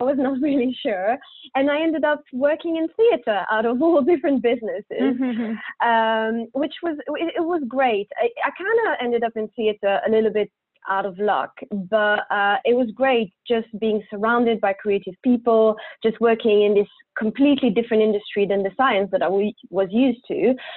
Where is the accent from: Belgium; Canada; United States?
Belgium; born there; accent: French; English is a second language; So I was born in Belgium, as you might hear from my French accent.